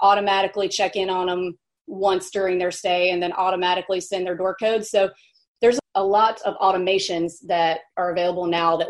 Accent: Mississippi, United States; So I grew up in Mississippi.

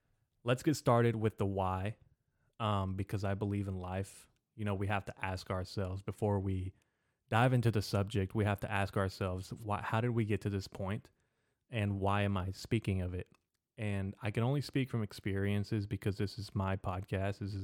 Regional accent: United States; first language es; English is a second language; I am a son of two immigrants. I am first-generation American, and Spanish is my native language.

